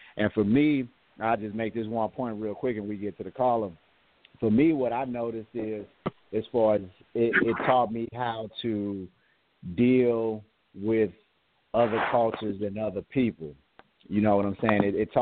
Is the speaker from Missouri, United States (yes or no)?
yes; St. Louis, Missouri, United States; as a Black man in America and growing up in St. Louis, like there's different, a lot of different traps that are set up